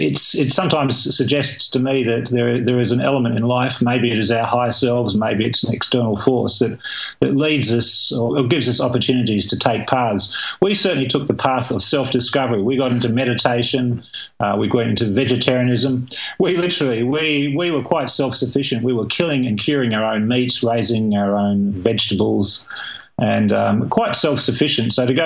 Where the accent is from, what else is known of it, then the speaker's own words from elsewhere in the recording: Tasmania, Australia; also born or lived in England; I was born in England in 1961. We emigrated when I was about 4 years old to the island state at the bottom of Australia, literally the other side of the planet.